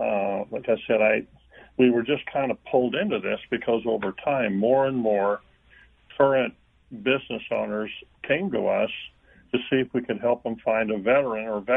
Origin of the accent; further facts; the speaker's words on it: Illinois, United States; I'm from East Central Illinois